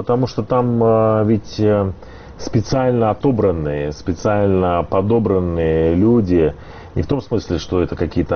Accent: Belarus; я этнический белорус

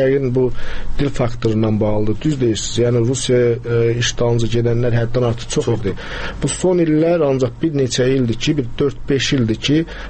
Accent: Qazax, Qazax District, Azerbaijan; mən 10 gündür Qazaxdan gəlmişəm, 10 gün oldum.

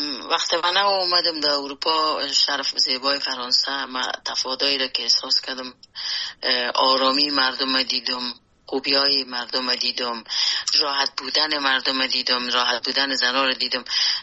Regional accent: Afghanistan; born or raised there; moved away as an adult

